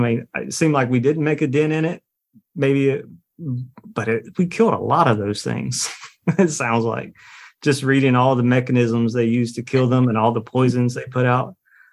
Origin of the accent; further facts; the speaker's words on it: the South, United States; I'm from the South and I love the heat, but I'll do it if I have to.